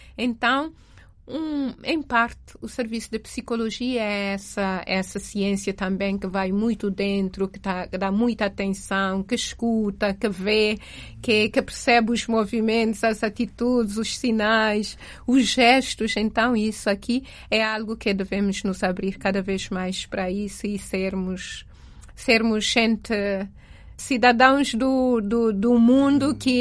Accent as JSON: {"language": "Portuguese", "region": "Santo Antão", "country": "Cape Verde", "lives_now": "Italy", "said": "sou da Cabo-Verdiana, de Santo Antão. Sou da Congregação das Irmãs Orionitas."}